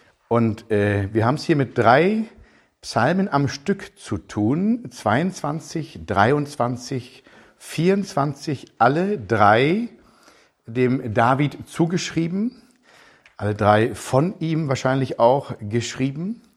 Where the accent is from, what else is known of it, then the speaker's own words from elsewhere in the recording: Germany; Ich bin ja Pastor und ich bin Deutscher.